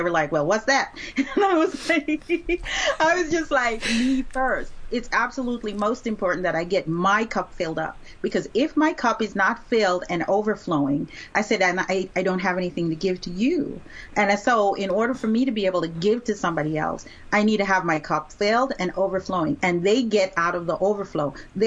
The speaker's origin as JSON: {"language": "English", "country": "Jamaica", "moved": "yes", "said": "I'm originally from Jamaica, and it felt like once I got here, it just started piling on"}